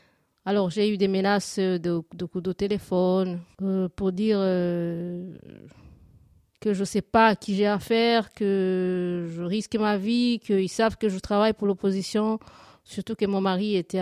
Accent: Burundi; c'est d'abord, en tant que Burundaise, c'était un devoir de citoyenne.

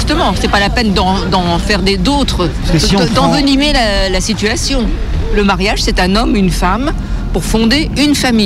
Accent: France; Oh, ben, je suis française. Je suis française.

